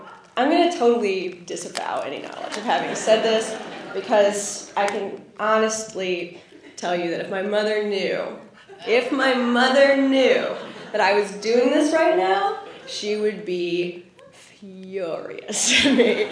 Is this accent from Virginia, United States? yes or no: yes; Richmond, Virginia, United States; So I'm from Richmond. My father's family is from Norfolk, Virginia Beach area, and they are always starting some kind of trouble.